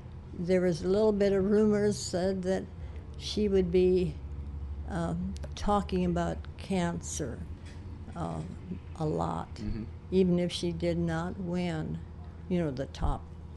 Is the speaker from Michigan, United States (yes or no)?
yes; Hancock, Michigan, United States; which reminds me, I came from Hancock, Michigan, and I married to somebody that's from Hancock, Iowa